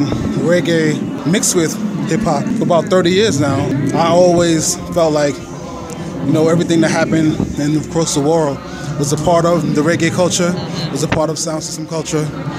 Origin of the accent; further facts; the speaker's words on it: New York, United States; And growing up as a New Yorker, Jamaican culture is part of New York culture.